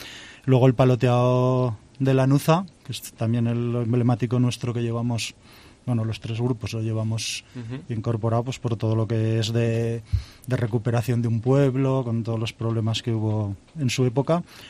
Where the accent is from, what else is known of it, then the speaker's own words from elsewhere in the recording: Sabiñánigo, Aragon, Spain; Nosotros somos de Sabiñánigo, pero nos consideramos, de cara al festival, pues otro grupo local.